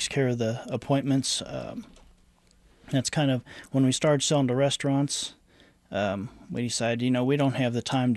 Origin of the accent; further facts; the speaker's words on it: Wellington, United States; North of Odessa. It's a small town called Wellington.